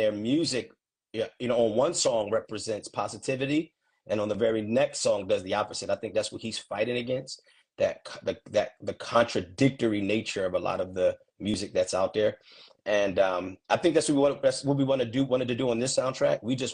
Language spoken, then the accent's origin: English; Philadelphia, Pennsylvania, United States; which people know that I'm from Philly